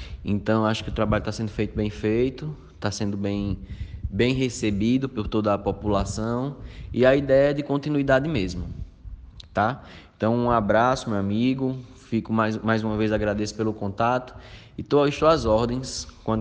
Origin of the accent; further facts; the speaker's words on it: Malta, Paraíba, Brazil; em especial para o povo da minha terra, o pessoal aqui de Malta.